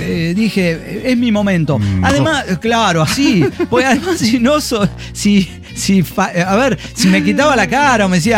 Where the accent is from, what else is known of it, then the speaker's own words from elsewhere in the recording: California, United States; born there; Sí, yo nací en California, ¿eh?